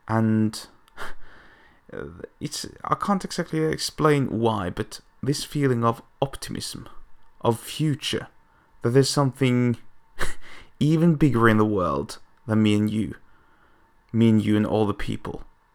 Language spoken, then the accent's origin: English; Norway; English is a second language; I'm from Norway, it's a very cold and remote and pretty much dark country.